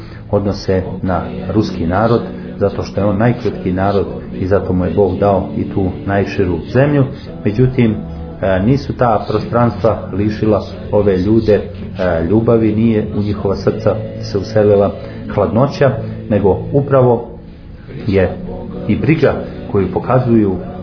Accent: Montenegro; odakle dolazimo, iz Crne Gore

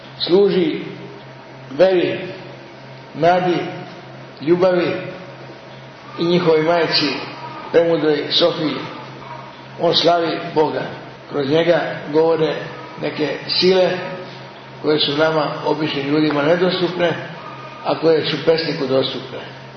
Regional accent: Vojvodina, Serbia; Onda smo ušli u moj zavičaj u Svetu Frušku Goru i manastir Grgetek

